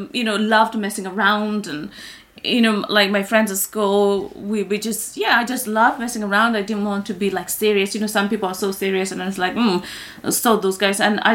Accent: Kenya; English is a second language; when I was growing up in Kenya

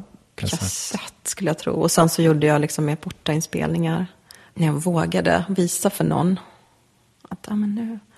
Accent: Sölvesborg, Blekinge, Sweden; under min uppväxt i Sölvesborg så hängde jag jättemycket på ett ställe som hette Ungdomshus.

